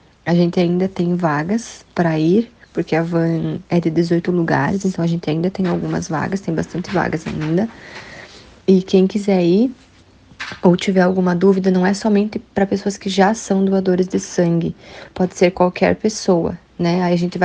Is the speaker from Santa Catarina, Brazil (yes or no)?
yes; Xaxim, Santa Catarina, Brazil; nós somos de Xaxim.